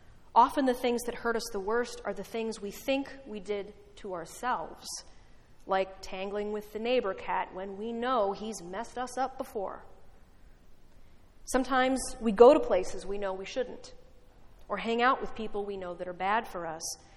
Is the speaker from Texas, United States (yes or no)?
no; Illinois, United States; It was the middle of winter, and I grew up near Chicago, as many of you know, so there were several inches of snow on the ground.